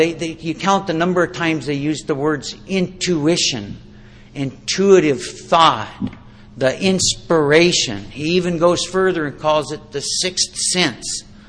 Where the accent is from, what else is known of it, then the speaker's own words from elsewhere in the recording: Seattle, Washington, United States; I was raised in Seattle. I'll tell you a little bit about my story. I was raised in Seattle. I was raised in an alcoholic home.